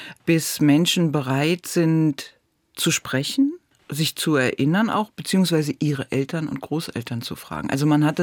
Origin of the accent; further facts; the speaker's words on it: Berlin, Germany; Ich komme ja aus dem Prenzlauer Berg, bin dort groß geworden.